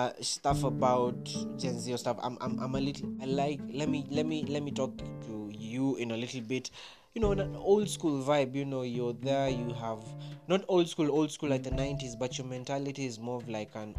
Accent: Kenya; I am from Kenya, the 254.

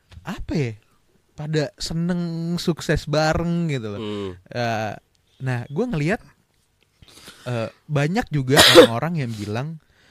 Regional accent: Batusangkar, West Sumatra, Indonesia; Selain kita di Padang nih, kita Batu Sangkar ya. Kita orang Padang luar Batu Sangkar.

